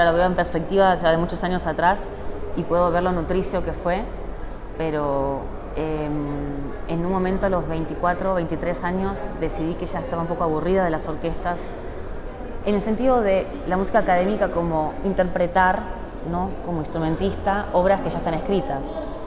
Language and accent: Spanish; Buenos Aires, Argentina; also born or lived in Colombia; soy de Buenos Aires, Argentina.